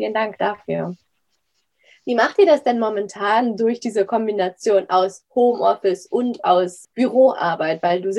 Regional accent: Hamburg, Germany; wir kommen ja auch aus Hamburg

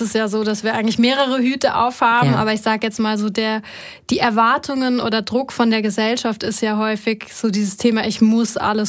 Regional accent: Germany; Und ich komme ja aus Deutschland.

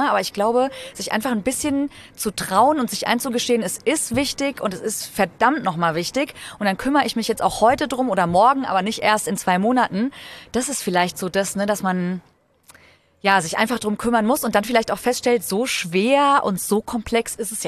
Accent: Frankfurt, Hesse, Germany; Also ich bin ja Frankfurter Mädchen. Ja, nur mein Papa ist Schwabe, aber ich bin tatsächlich hier geboren, aufgewachsen und so weiter.

